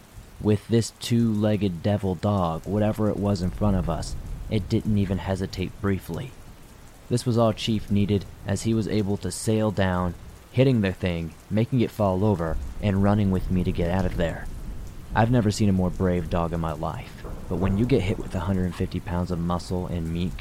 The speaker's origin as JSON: {"language": "English", "country": "Spain", "moved": "as an adult", "lives_now": "United States", "said": "As for my friends and me in this story, we are from Spain, and when this happened at the end of September of 2023, we were pretty new to the United States. I moved here a while back for law school"}